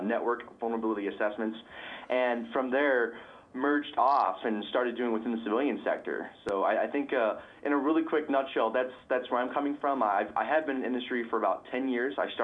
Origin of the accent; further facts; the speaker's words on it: Dallas, Texas, United States; born there; now in Colorado Springs, United States; I am actually not a Colorado native. I was born in Dallas, Texas, and I found myself here in Colorado Springs when I was a cadet at the U.S. Air Force Academy.